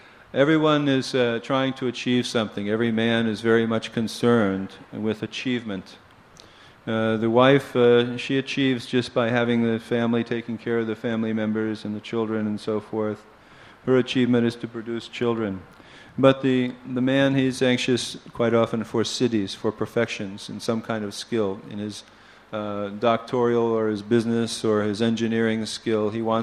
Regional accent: Alachua, Florida, United States; I'm from Alachua, Florida. Everyone hears about Alachua, right?

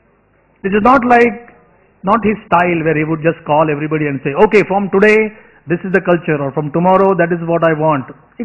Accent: Mumbai, Maharashtra, India; I am born and brought up in Mumbai, but I visited Ras Bihari temple after I joined Radha Gopinath.

